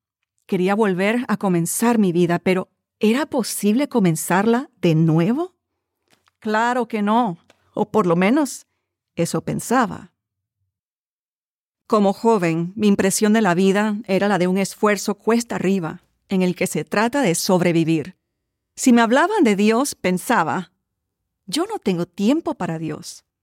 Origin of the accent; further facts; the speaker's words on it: Panama; Eso me asombró porque ya habían pasado 30 años desde que en mi país, Panamá, yo había sido una figura de la televisión.